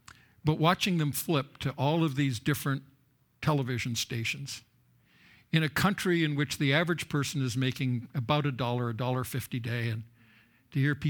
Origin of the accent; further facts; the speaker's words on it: Canada; I'm from Canada